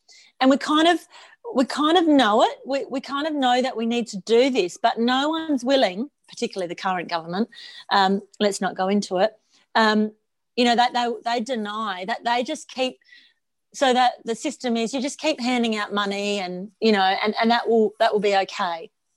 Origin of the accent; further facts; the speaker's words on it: Australia; Yeah, born and raised. Yes.